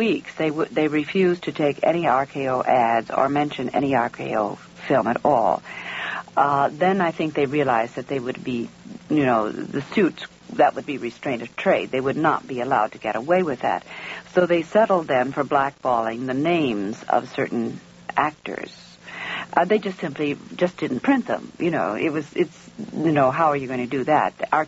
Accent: Missouri, United States; And Sally and I grew up together in Missouri.

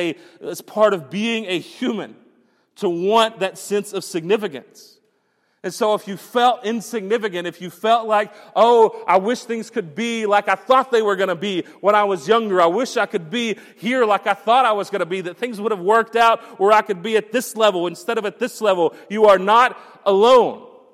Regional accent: Champion, Texas, United States; I get that, certainly, when I tell people that I'm from Champion, which is just a community. It's just this area. It's not even a city or a town.

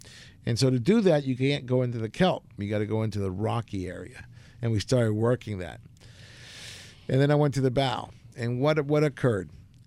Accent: Argentina; And I'm from Argentina.

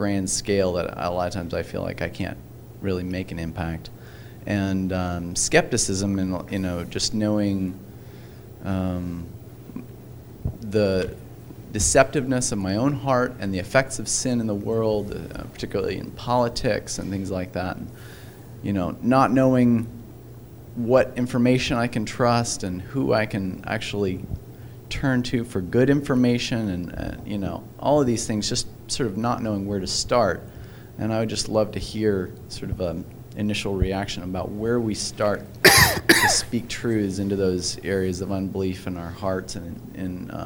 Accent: United States; aside from being a lazy American and someone who likes to be comfortable

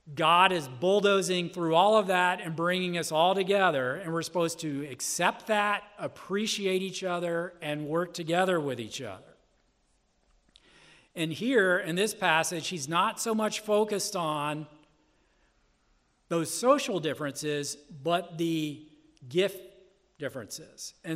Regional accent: Bible Belt, United States; I grew up in the Bible Belt

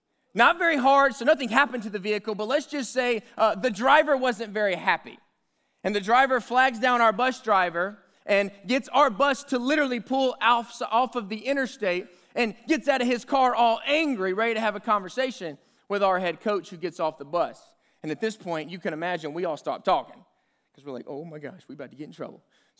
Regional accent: South Carolina, United States; I grew up in South Carolina

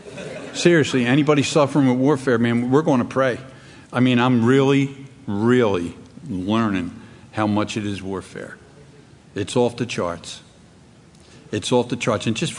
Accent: Philadelphia, Pennsylvania, United States; I'm from Kensington.

